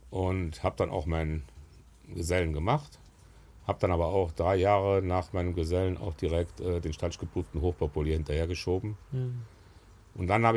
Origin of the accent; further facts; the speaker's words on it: Weflinghofen, Germany; Selbstverständlich in Weflinghofen, im Krankenhaus in Weflinghofen, wie es sich gehört.